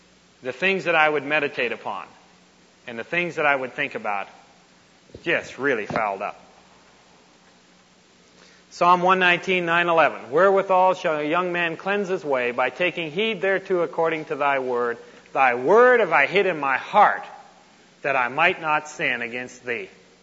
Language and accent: English; Toronto, Ontario, Canada; in my hometown in Toronto, Ontario